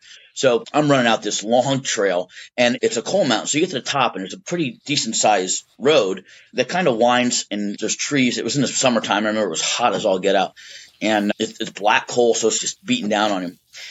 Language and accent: English; Shamokin, Pennsylvania, United States; we grew up in Shamokin, which is a small coal town and a poor coal town. But we lived in this little house, and I could see this mountain.